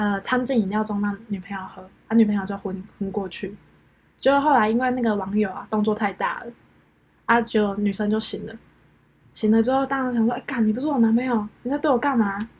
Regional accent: Changhua County, Taiwan; 第一则是彰化县啊，就我老家啦

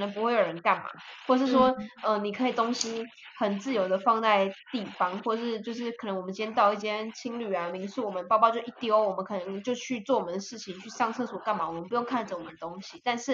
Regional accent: Taiwan; 我身为一个台湾人也觉得蛮中意的啦。

